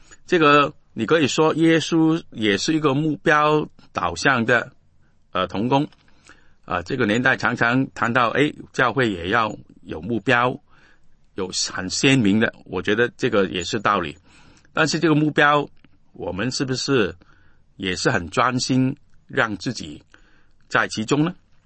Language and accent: Chinese; Guangdong, China; 我们广东人说泼冷水啊